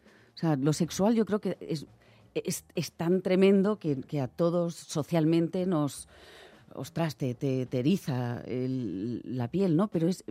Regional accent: Spain; Yo soy completamente española, yo nací aquí, me estudié aquí, pero sí que es verdad que lo materno, tu lengua materna y tu aprendizaje materno está ahí.

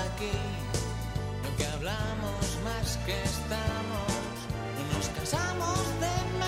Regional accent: Madrid, Community of Madrid, Spain; yo soy de Madrid

